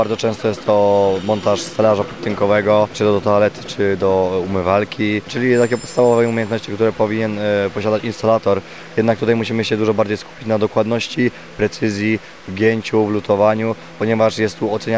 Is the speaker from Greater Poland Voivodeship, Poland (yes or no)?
no; Rzeszów, Subcarpathian Voivodeship, Poland; jestem z Rzeszowa i jestem ekspertem konkurencji instalacji sanitarnej i grzewcze.